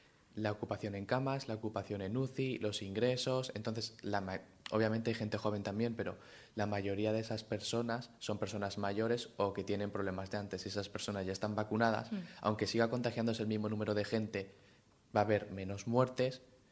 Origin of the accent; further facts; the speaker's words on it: Castilla-La Mancha, Spain; en Castilla-La Mancha acaban de empezar ahora, que es de donde soy yo